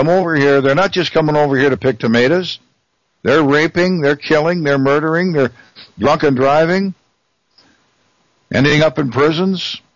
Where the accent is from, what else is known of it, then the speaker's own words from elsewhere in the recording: United States; I'm an American in America. That's what we speak. It's English.